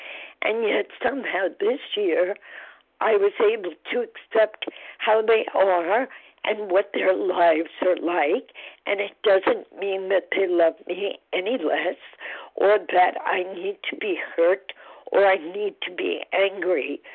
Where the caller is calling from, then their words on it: Nyack, New York, United States; I'm calling from Nyack, New York, and I've been listening to these meetings for almost a year now